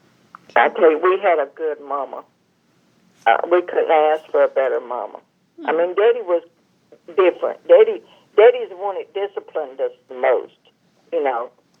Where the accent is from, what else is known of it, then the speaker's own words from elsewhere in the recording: Sugar Hill, United States; That it was fun growing up in Sugar Hill.